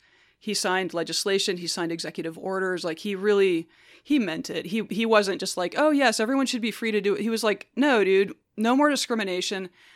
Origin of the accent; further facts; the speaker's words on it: Alabama, United States; When I was growing up in Alabama in the 90s